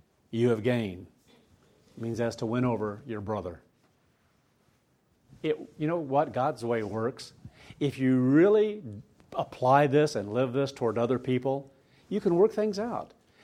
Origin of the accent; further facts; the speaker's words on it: Kansas, United States; Now, I grew up in Kansas, in the Midwest